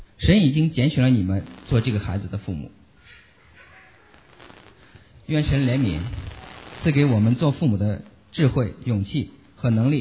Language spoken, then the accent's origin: Chinese; Shaanxi, China; 我们陕西人说，带个娃比管三亩地还累。